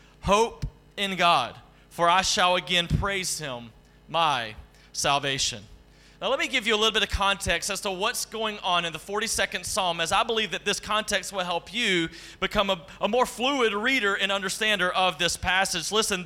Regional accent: Georgia, United States; accent: southern; now in Wake Forest, United States; And if you are noticing the southern accent, that's because I'm originally from Georgia, and we call that the Deep South in America.

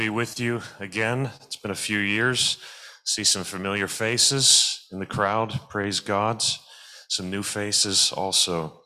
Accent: United States; I come from the United States, as you can probably presume by the accents.

